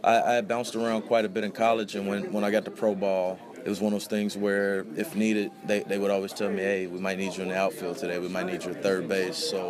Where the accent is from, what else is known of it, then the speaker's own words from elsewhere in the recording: Cincinnati, Ohio, United States; I got a chance to see Barry Larkin quite a bit, you know, just being from Cincinnati.